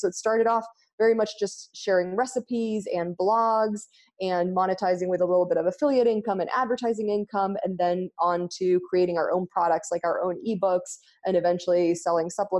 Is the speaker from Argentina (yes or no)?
yes; Argentina; Well, you know, I grew up in Argentina, and we don't do the traditional college thing over there.